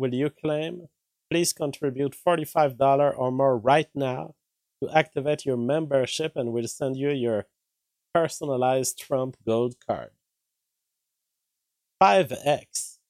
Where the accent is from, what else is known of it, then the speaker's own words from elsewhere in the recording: Canada; I'm a Canadian.